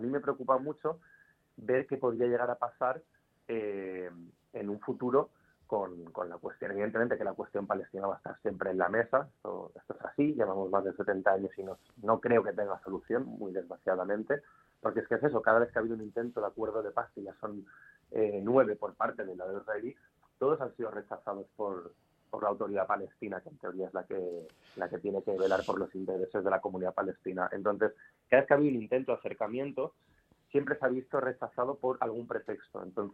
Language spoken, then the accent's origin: Spanish; Spain; Yo soy español, ese es mi país del que estoy muy orgulloso, pero tengo una doble identidad evidentemente al ser español y ser judío